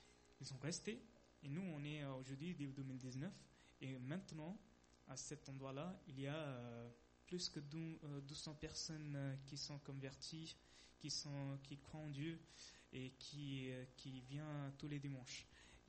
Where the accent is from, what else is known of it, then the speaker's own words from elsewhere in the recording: South India, India; Du coup, nous, normalement, on vient du sud de l'Inde.